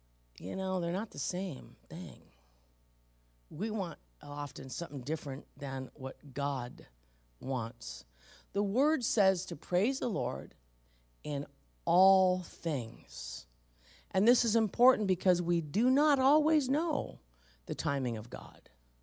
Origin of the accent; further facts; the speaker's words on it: San Francisco, California, United States; It took me 15 years to say I was from the valley. I was always from San Francisco.